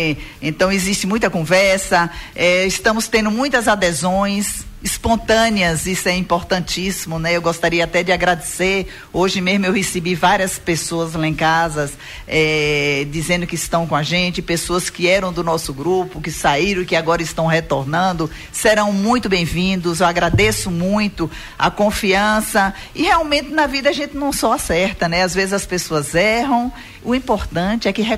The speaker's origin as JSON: {"language": "Portuguese", "town": "Campo Formoso", "region": "Bahia", "country": "Brazil", "tie": "born or raised there", "said": "eu sou filha de Campo Formoso, nascida e criada em Campo Formoso. Saí como muitos saíram antigamente para estudar, para ter suas formações. Fiz minha família, mas meu cordão umbilical nunca saiu daqui."}